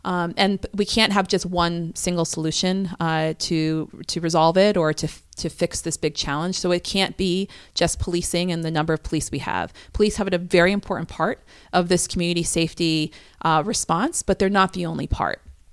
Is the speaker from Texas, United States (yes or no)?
no; Barre, Vermont, United States; like my hometown of Barrie City, for example.